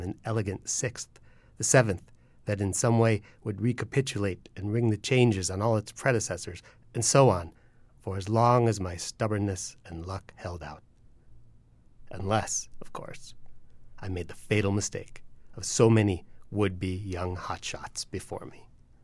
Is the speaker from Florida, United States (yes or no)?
no; Columbia, Maryland, United States; born or raised there